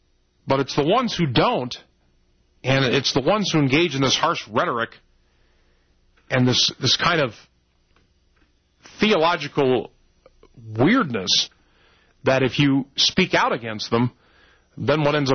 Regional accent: United States; That's for me to do because I'm an American.

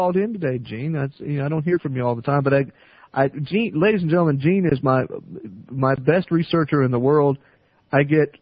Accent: Virginia, United States; I grew up in Southern Virginia, about 50 miles south of Liberty University

